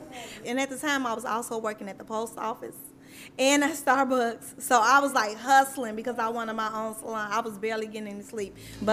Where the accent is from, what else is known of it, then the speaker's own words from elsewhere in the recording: Illinois, United States; I grew up in the Dearborn Homes, 29th Estate.